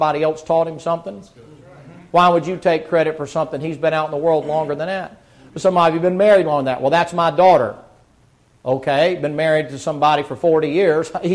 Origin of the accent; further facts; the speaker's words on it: the South, United States; You Southerners, I'm a Southerner. I'm born and bred Southern.